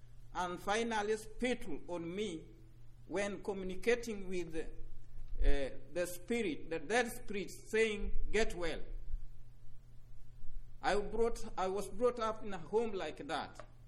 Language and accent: English; Kenya; English is a second language; I come from Kenya. Kenya is a big country with 43 different dialects.